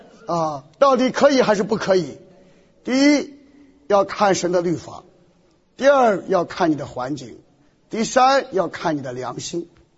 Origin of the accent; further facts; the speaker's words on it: China; 所以我们中国人啊，基督教在中国最可怕的就是这种狭隘性啊